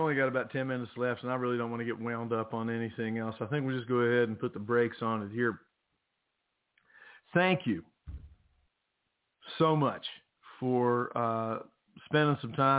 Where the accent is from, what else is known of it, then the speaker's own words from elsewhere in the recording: West Virginia, United States; I have always loved my home state. I have always loved West Virginia with all of her flaws.